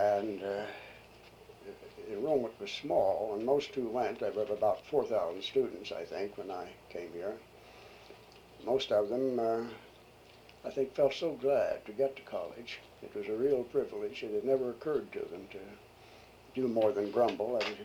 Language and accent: English; Bloomington, Indiana, United States; I was born in Bloomington, Indiana, and went to the high school there and to the university for my undergraduate work.